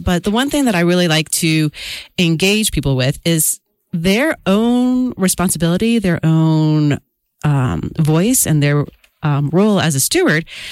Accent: Chicago, Illinois, United States; moved away; I grew up in Chicago, and then we moved over to Singapore.

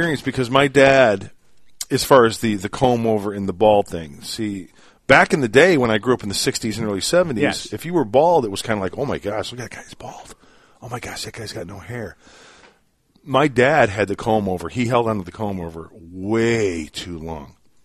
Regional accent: Aurora, Illinois, United States; born there; He was an architect in a small firm in Joliet, Illinois. I was born in Aurora. There's something about me growing up. I was born in Aurora.

